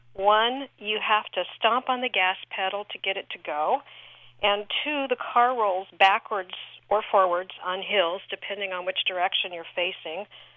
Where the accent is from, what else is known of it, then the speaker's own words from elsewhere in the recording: San Francisco, California, United States; San Francisco.